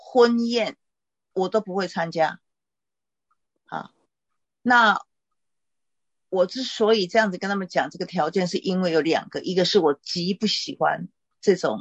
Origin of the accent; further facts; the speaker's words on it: Taiwan; 我们台湾这样的哈、啊，我想应该中国也差不多